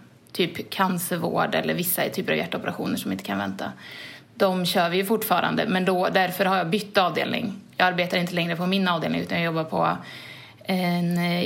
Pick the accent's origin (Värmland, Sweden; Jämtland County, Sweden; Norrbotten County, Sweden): Värmland, Sweden; Arvika; now in Gothenburg, Sweden; Jag är 29 år. Jag bor i Björkekärr i Göteborg. Men jag kommer ursprungligen från Arvika i Värmland.